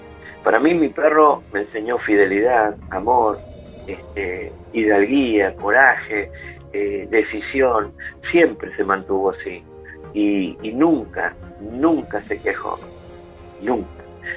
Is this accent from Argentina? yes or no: yes; Argentina; Yo soy un argentino orgulloso.